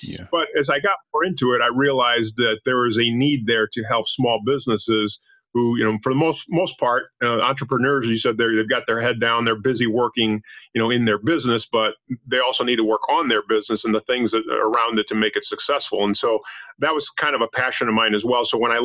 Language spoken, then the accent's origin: English; Panama; first language Spanish; English is a second language; moved away as an adult; now in United States; English was not actually my first language. My first language is actually Spanish. I'm from Panama, came to the United States as a young man.